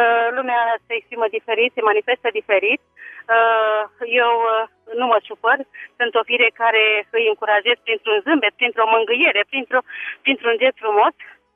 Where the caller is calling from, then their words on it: Vulcan, Hunedoara County, Romania; Vă sunt din Valea Ziului, din Vulcan.